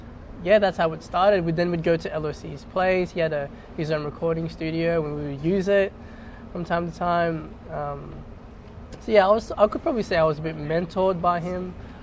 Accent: Blacktown, New South Wales, Australia; And then I was born and raised in Blacktown. Blacktown/Mount Druitt.

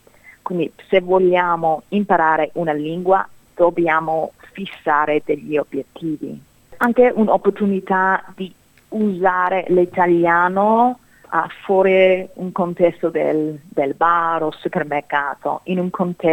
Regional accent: Australia; accent: Australian; Italian is a second language; E adesso non è ancora perfetto. Il mio accento è molto australiano o tropicale, come scherzano molti miei amici

